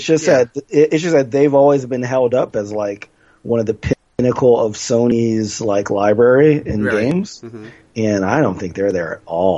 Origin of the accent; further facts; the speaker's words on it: New Jersey, United States; obviously growing up in Jersey, I've had a lot of Filipino friends